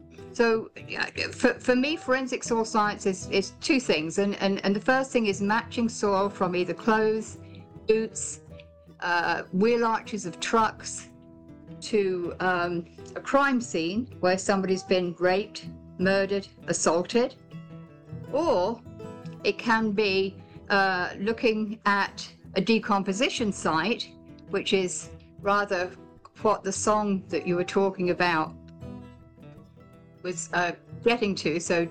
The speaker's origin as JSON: {"language": "English", "country": "United Kingdom", "said": "I'm a Brit, a transplant"}